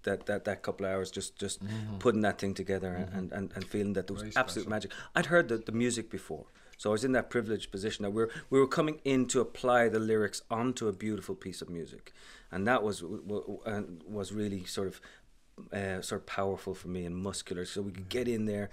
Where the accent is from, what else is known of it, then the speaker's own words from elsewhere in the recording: Dublin, Leinster, Ireland; I grew up in Dublin, suburban Dublin.